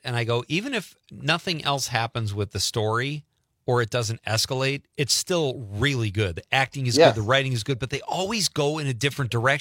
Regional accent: Wisconsin, United States; also born or lived in Seattle, United States / Arkansas, United States; We spent 8 years in Arkansas after 40 years in Seattle and now 9 in my home state of Wisconsin.

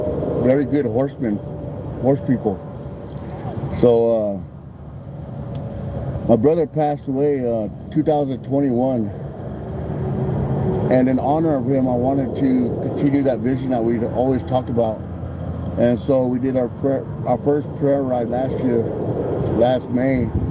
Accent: Nevada, United States; I'm from the Walker River Paiute Tribe.

